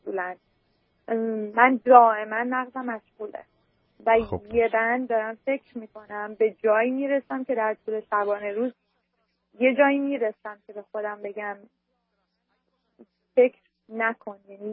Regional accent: Iran; moved away; ولی به هر حال تو ایران بزرگ شدم.

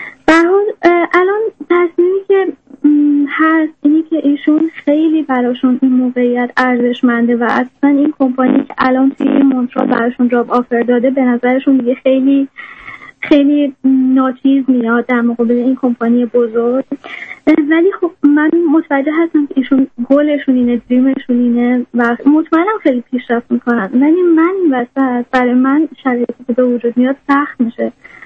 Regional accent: Iran; moved away as an adult; now in Canada; آقای دکتر، من 4 سال پیش از ایران اومدم کانادا برای مقطع دکترا تو رشته کامپیوتر

